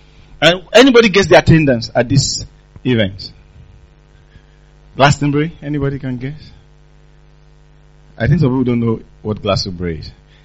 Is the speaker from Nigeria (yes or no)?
yes; Nigeria; Like, for example, I come from Nigeria originally.